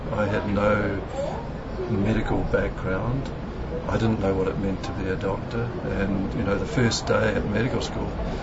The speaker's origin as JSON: {"language": "English", "region": "Waikato", "country": "New Zealand", "said": "And I have a mountain there, which is called Porongia, my mountain. There's a river, which is called Waipa, my river. And it's where I belong. Grew up 5,000 people, and I'm a Kiwi."}